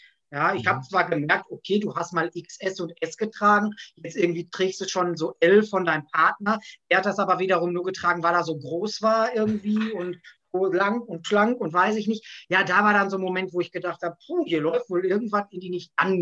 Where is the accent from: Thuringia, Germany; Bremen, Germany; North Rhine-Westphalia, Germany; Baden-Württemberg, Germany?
North Rhine-Westphalia, Germany; Gelsenkirchen; ich bin 41 Jahre alt, ich komme aus Gelsenkirchen